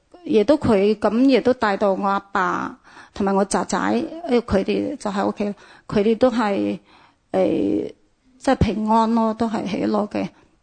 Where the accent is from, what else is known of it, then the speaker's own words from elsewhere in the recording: Wuhan, Hubei, China; 我嘅家乡就系湖北武汉嗰度嘅。